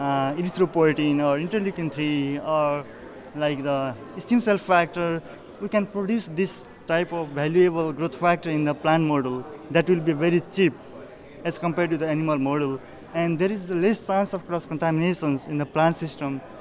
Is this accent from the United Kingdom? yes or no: no; Nepal; English is a second language; moved away as an adult; now in United States; I'm from Nepal, and I applied here as a graduate school program.